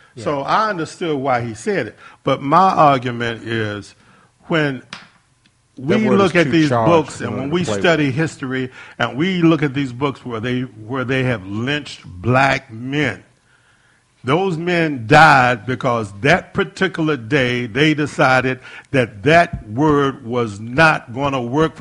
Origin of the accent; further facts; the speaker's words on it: Roanoke, Virginia, United States; I'm from Roanoke.